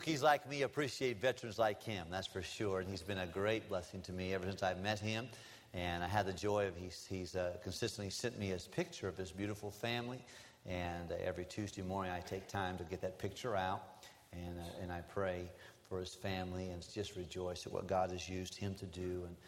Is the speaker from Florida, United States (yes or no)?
no; Tennessee, United States; And we're from Tennessee originally.